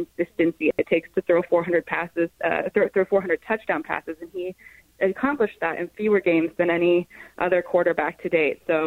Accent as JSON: {"language": "English", "region": "Florida", "country": "United States", "tie": "born or raised there", "said": "And I grew up in Florida, so I haven't always been so familiar with Packers lore."}